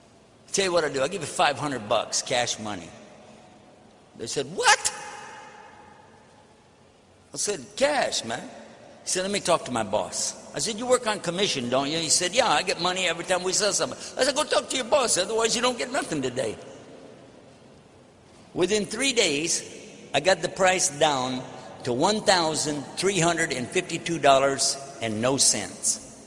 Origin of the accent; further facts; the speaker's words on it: Texas, United States; I'm from Texas, you know what I mean?